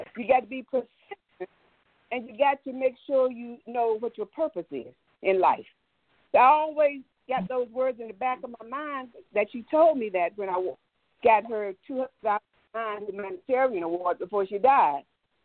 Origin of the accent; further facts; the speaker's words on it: the South, United States; I'm from the South. So I was cooking when I was 10 years old.